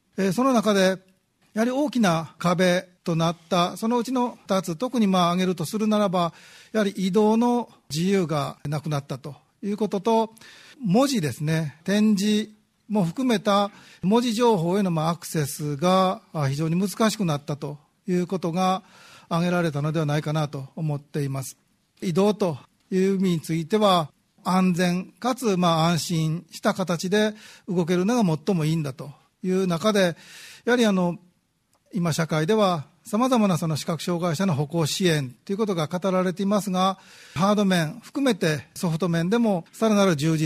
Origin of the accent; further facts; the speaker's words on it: Shiga, Japan; 滋賀県から来ました